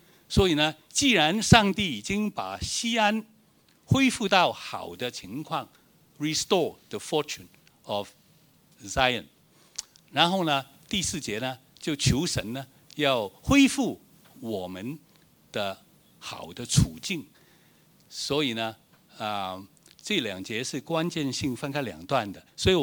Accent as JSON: {"language": "Chinese", "country": "China", "said": "我们是中国人"}